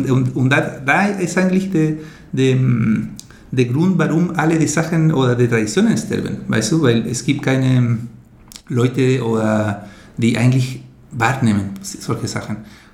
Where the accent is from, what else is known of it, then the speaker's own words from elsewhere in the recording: Chile; German is a second language; ich komme aus Chile.